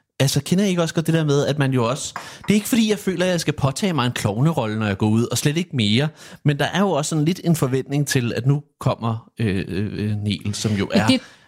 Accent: Greve, Zealand, Denmark; Ja, fra Greve, ja.

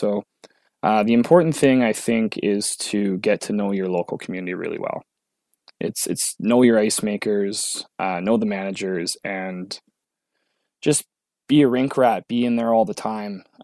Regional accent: Sudbury, Ontario, Canada; So like, I'm from Sudbury. It's not that far down the road.

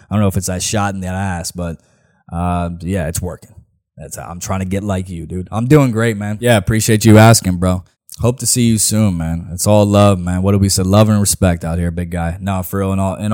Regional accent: Nashville, Tennessee, United States; Lady, I'm from here. All right? It's the city. It's my city, man. This city fucking blows now, honestly. I'm going on a rant here, but honestly, the city that Nashville has come to is like, there's no locals

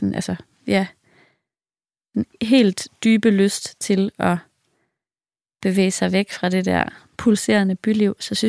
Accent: Jutland, Denmark; jeg er opvokset i Jylland, hvor hele min familie stadig bor.

